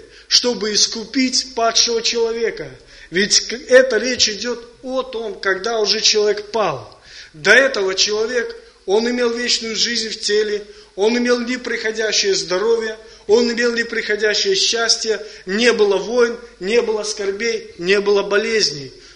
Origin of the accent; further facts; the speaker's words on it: Grodno, Grodno Region, Belarus; now in Israel; Я в Израиле 3,5 года. До этого я 11 лет, я сам из Беларуси, из Гродно, 11 лет ходил в церковь, библейские христиане